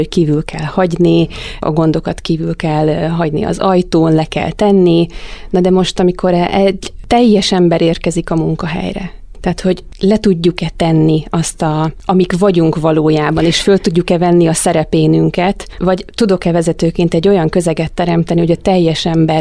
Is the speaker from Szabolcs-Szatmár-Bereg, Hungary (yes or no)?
no; Szeged, Csongrád-Csanád, Hungary; simán el tudok tévedni GPS-tel is még otthon Szegeden úgy, hogy csak a szomszéd utcába kell mennem